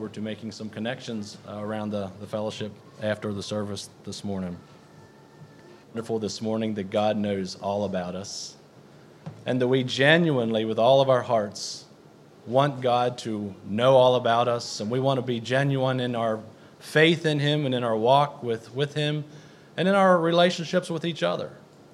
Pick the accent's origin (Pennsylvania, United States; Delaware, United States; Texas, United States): Pennsylvania, United States; Shippensburg; So we are from Pennsylvania there in the Shippensburg area.